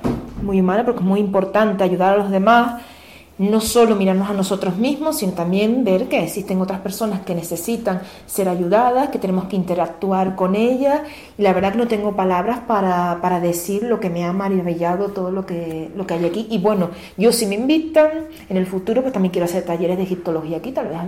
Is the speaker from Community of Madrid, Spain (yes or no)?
yes; Madrid, Community of Madrid, Spain; De Madrid.